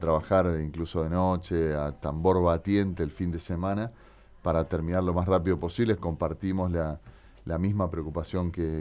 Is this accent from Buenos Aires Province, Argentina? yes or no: no; Santa Fe, Argentina; está bueno ver lo que pudimos hacer estos años como santafesinos